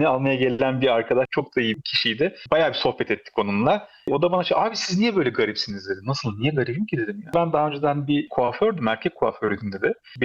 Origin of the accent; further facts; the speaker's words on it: Eskişehir, Turkey; Ben de 82'liyim. Nasıl söyleyeyim, ama az çok biliyoruz o Eskişehir'in eski halini. Ben orada doğdum, büyüdüm